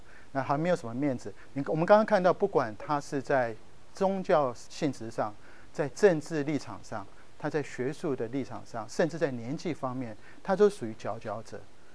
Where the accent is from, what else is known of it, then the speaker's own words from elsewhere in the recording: Taiwan; 当然我们在台湾有很多的民间信仰，我们台湾人讲的是说你去这个庙里拜拜